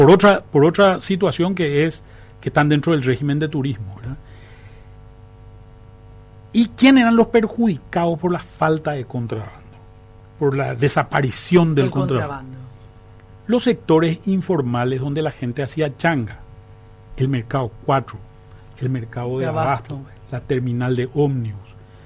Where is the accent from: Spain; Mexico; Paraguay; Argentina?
Paraguay; somos los paraguayos